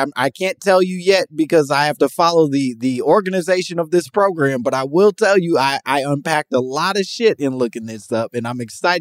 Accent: Chicago, Illinois, United States; I grew up in Chicago.

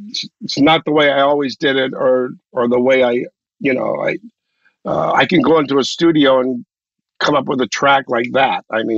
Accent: Miami, Florida, United States; Well, you have to realize I grew up in Miami, so Miami's very transient in a way.

